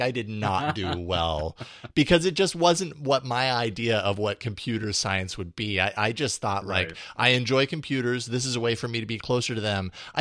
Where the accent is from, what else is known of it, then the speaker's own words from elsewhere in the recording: Boise, Idaho, United States; I grew up in Boise, Idaho.